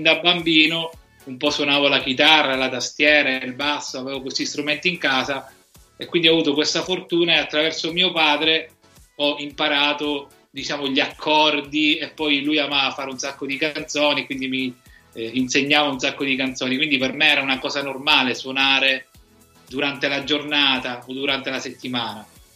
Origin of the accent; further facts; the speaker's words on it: Messina, Sicily, Italy; Ho abitato per più di 30 anni la punta più nord-orientale della Sicilia, che è la parte nord di Messina, che si chiama Capo Peloro, che è uno dei tre capi della Sicilia, che è il punto dove dovrebbe venire il ponte sullo stretto, cioè il punto più vicino alla Calabria.